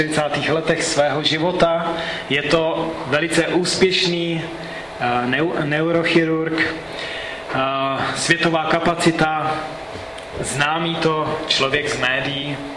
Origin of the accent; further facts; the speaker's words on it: Vyškov, South Moravian Region, Czechia; Já pocházím z Výškova, nebo bydlím tam se svojí manželkou a dcerou.